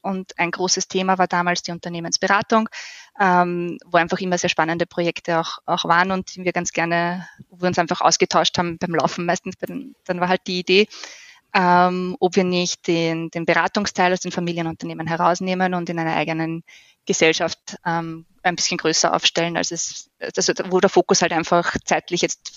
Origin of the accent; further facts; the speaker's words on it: St. Pölten, Lower Austria, Austria; St. Pölten in meinem Büro im schönen Österreich. Für alle, die nicht so genau wissen, wo St. Pölten liegt, 40 Kilometer westlich von Wien und die Landeshauptstadt von Niederösterreich und mein Heimatort seit ein paar Jahren. Okay. Eigentlich schon seit immer.